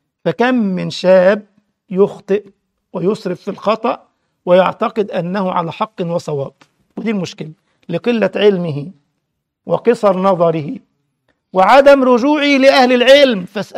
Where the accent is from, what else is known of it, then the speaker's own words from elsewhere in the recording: Upper Egypt, Egypt; هو عندنا في الصعيد يقول لك دوزها